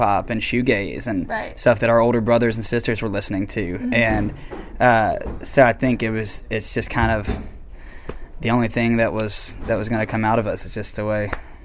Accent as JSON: {"language": "English", "region": "Georgia", "country": "United States", "said": "all the original band members are from the South. We're all from Georgia, so we grew up with a lot of that country stuff"}